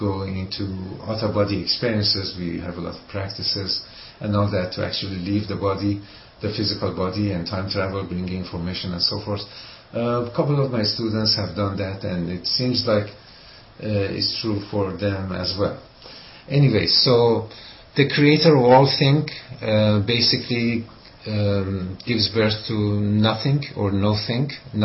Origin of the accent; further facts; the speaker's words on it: Iran; first language Persian; English is a second language; Shafa means miraculous healing in my native language, Farsi, Iranian, and is not an ancient healing method.